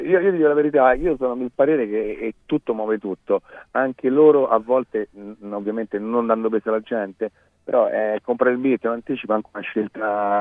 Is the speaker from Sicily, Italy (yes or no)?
no; Rome, Lazio, Italy; born there; da anni che lavoro a Ibiza, comunque sono nato a Roma